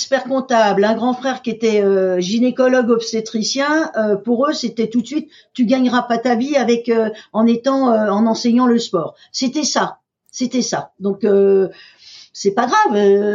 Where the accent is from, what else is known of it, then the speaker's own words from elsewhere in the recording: Paris, Île-de-France, France; also born or lived in Amiens; je suis née à Amiens. Donc après, je suis venue à Paris. Et donc, je suis une Parisienne